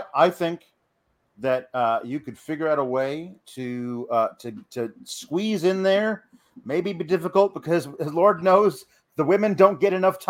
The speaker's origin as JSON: {"language": "English", "region": "Oregon", "country": "United States", "tie": "born or raised there", "said": "I grew up in Oregon, so they still live out there."}